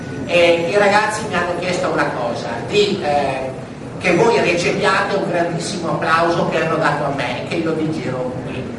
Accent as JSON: {"language": "Italian", "town": "Verona", "region": "Veneto", "country": "Italy", "said": "nella mia città, io vengo da Verona"}